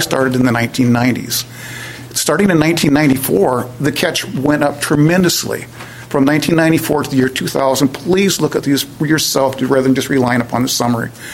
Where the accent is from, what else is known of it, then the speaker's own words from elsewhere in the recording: Lopez Island, Washington, United States; I'm from Lopez Island.